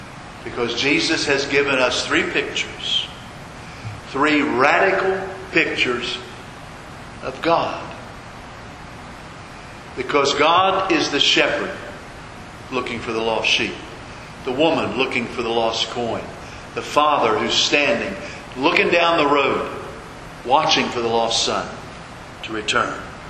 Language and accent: English; Laughlin, Maryland, United States; Now, in my hometown of Laughlin, Maryland, there was no movie theater.